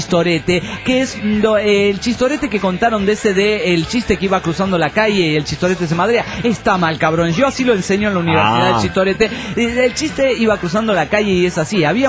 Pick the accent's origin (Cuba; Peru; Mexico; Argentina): Cuba; moved away; Antes los escuchaba desde Cuba, pero yo desde hace un año y medio estaba perdido sin escribirles. Pues vine a España buscando suerte.